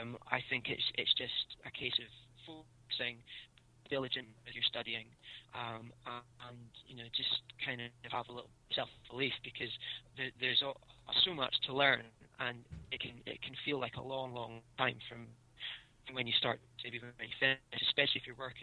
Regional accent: Scotland, United Kingdom; I'm from Scotland, so I've got a lot of family back there.

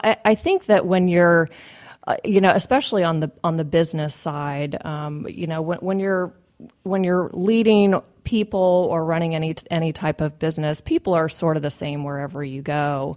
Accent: Decatur, Illinois, United States; Well, I grew up in a town in central Illinois called Decatur, very agriculturally oriented, home of Archer Daniels Midland Company, Firestone. So a lot of blue collar, a lot of factory, great place to grow up.

